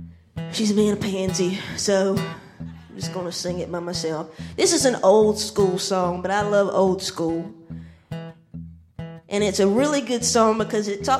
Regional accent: Rockmart, Georgia, United States; Listen, I'm from Rockmart, Georgia, but I have great ties to Hiram.

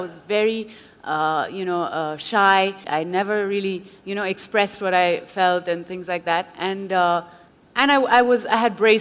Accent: India; As you know, I was born in South India. My parents are both French, but I grew up all my life in India, lived here all my life.

